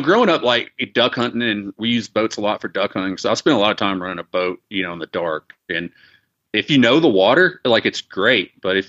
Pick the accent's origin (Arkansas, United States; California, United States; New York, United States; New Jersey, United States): Arkansas, United States; growing up in Arkansas, like where I did in the river bottoms, you know, we use boat for access a lot.